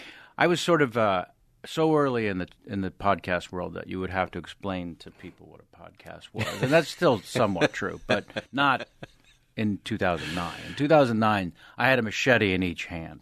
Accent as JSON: {"language": "English", "region": "California", "country": "United States", "said": "Southern California, because I'm from Northern California."}